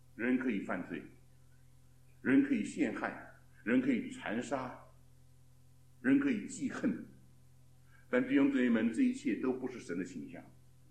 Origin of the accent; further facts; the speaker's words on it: China; 我忘记了，我们是中国人的